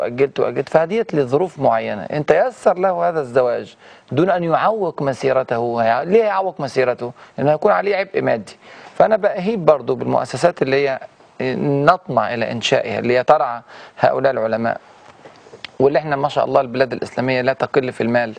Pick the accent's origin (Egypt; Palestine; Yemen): Egypt